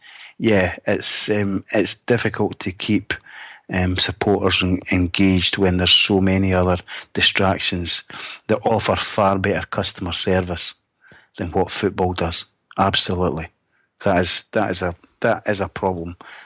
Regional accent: Glasgow, Scotland, United Kingdom; born there; now in Fife, United Kingdom; I'm in sunny, glorious Fife. Although I was born in Glasgow, so I am a Glaswegian at heart.

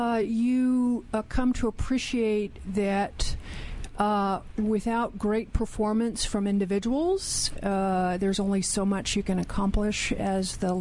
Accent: District of Columbia, United States; Generally from the Washington, D.C. area.

